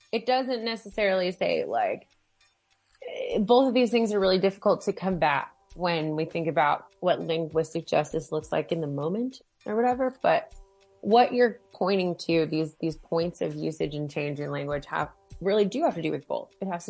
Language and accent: English; the South, United States; accent: Southern; My Southern accent might be different and confusing to them.